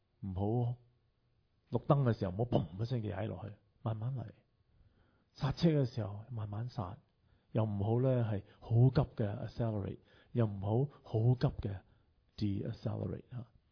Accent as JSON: {"language": "Cantonese", "country": "China", "said": "即係好似我哋中国人呢，要求我哋嗰啲细佬哥呢每分钟都要佢做功课"}